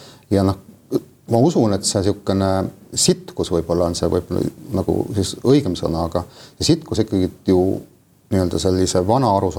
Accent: Saare County, Estonia; Ma olen uhke, ma Saaremalt pärit olen.

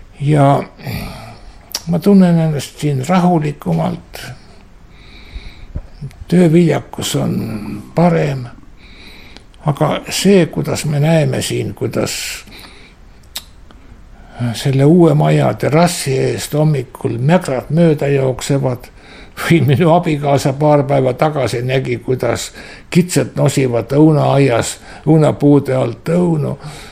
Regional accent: South Estonia, Estonia; Ja ma olen pärit Lõuna-Eestist

